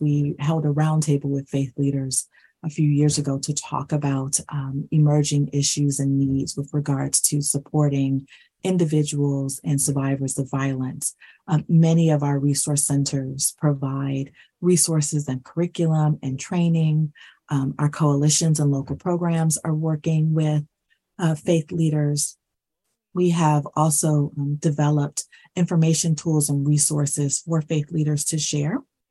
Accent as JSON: {"language": "English", "region": "Ohio", "country": "United States", "said": "to be able to work both in my home state of Ohio, where I'm from, in the DC metro area, nationwide"}